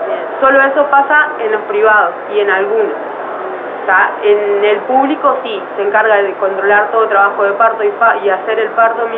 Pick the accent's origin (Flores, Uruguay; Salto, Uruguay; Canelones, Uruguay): Salto, Uruguay; En realidad yo soy del interior, soy de Salto.